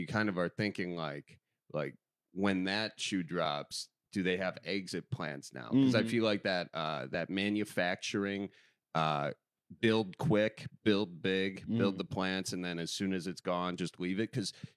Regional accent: Milwaukee, Wisconsin, United States; I grew up in the suburbs of Milwaukee.

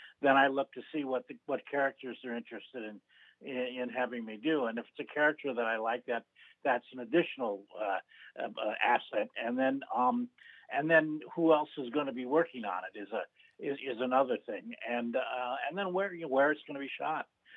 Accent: Menomonee Falls, Wisconsin, United States; Well, and I grew up in Menominee Falls.

